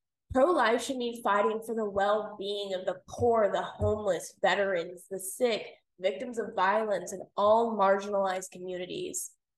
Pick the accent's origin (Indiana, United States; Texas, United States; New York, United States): Texas, United States; You know, I'm from Texas, where abortion is banned at the 6-week mark